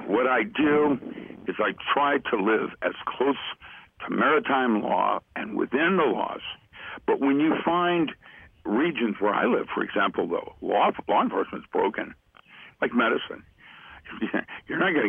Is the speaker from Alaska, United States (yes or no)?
no; Seattle, Washington, United States; I grew up in Seattle.